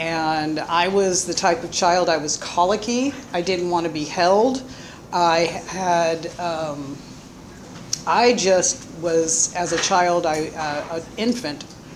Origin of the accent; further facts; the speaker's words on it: Michigan, United States; born there; I was born in Michigan to a biological mother and father that I have never met.